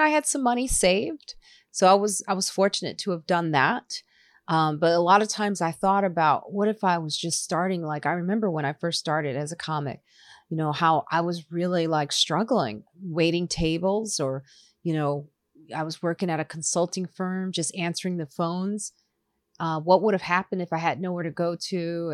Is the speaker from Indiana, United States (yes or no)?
no; Highland Park, Illinois, United States; also born or lived in Chicago; so I grew up in Highland Park and then moved to the south side of Chicago, which is a Black neighborhood on the south side of Chicago. Then moved to the suburbs of Chicago, which was a diverse neighborhood.